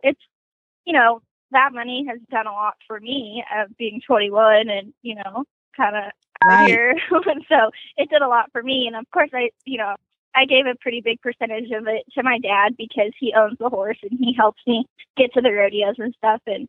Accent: Colorado, United States; I'm from Colorado. I'm about 30 minutes north of Denver.

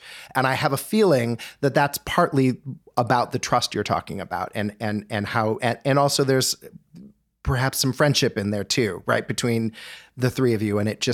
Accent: Winnetka, Illinois, United States; Yeah. I grew up in Winnetka.

